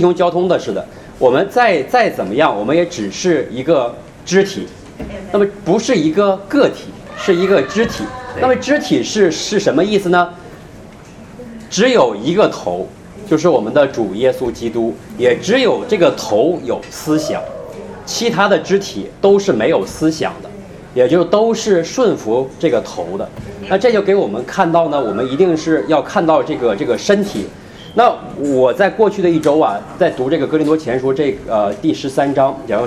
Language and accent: Chinese; China; 因为我从大陆过来的嘛，我对这个历史比较了解